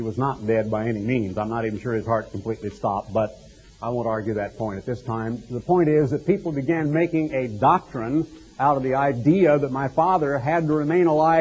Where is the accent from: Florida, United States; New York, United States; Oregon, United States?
Oregon, United States; Eugene; people of whom I had read and read in history when I was growing up in Eugene, Oregon